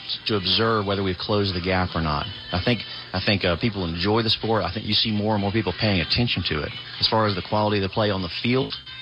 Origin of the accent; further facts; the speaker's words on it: Atlanta, Georgia, United States; it was growing up in Metro Atlanta, family connections to the university